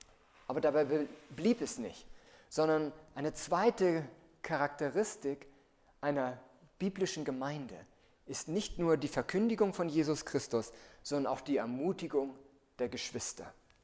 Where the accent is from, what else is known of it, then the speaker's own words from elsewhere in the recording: Hamburg, Germany; ich komme selber aus Hamburg, auch eine Großstadt.